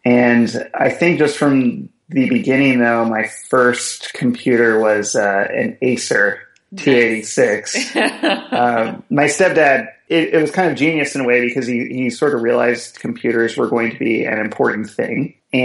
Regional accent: Louisville, Kentucky, United States; now in Columbus, United States; I grew up in Louisville, Kentucky. I've been living in Columbus for about 14 years, but Louisville is where I grew up and, you know, kind of started.

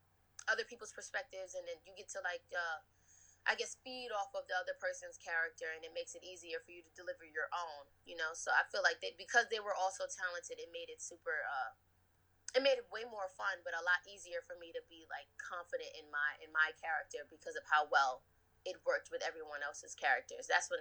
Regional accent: New York City, New York, United States; that's like right where my heart is, being a New Yorker.

